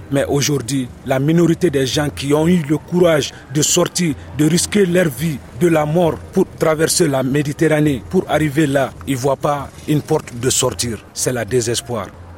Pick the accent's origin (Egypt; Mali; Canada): Mali; now in France; Je viens du Mali … Je suis en France, ça fait 3 ans maintenant.